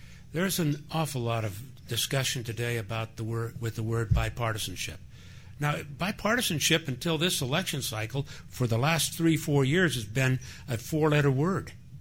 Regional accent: McCook, Nebraska, United States; whether it was a small town or the large metropolitan area in Omaha or Lincoln or Grand Island or my hometown of McCook. We were all Nebraskans.

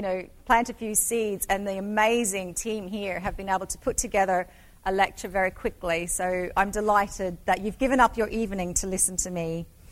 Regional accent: Australia; And so I'm actually from Australia. I'm Australian, and there's so many similarities between us Aussies and you Nebraskans.

